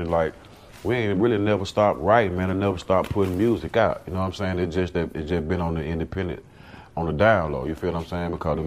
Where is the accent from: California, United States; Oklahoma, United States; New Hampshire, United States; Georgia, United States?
Georgia, United States; Atlanta; I'm from Northwest Atlanta, you know what I'm saying?